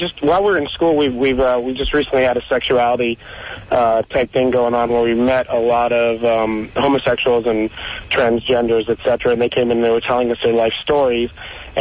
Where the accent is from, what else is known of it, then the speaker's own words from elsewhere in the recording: West Coast, United States; I'm just from the West Coast and being in the Bay Area.